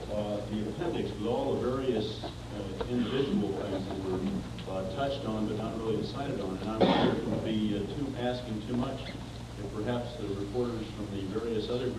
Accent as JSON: {"language": "English", "town": "Fairbanks", "region": "Alaska", "country": "United States", "said": "from Fairbanks."}